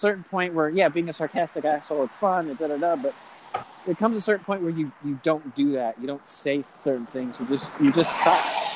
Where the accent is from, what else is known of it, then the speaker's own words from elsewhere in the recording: California, United States; I'm from California, dude.